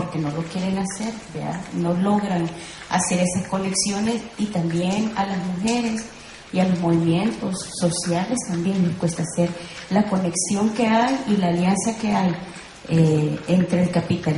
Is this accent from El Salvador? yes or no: yes; El Salvador; Le decía yo, en El Salvador somos el 52% de mujeres